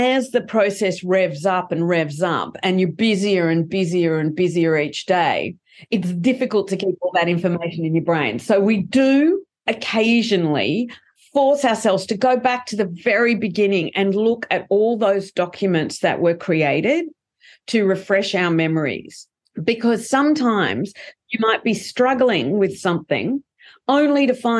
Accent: Australia; We're Australians. We're not American. It's not our cultural media.

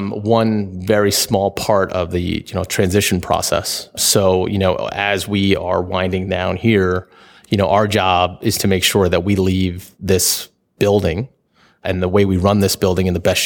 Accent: New York, United States; Yeah, it's no secret. I am from New York

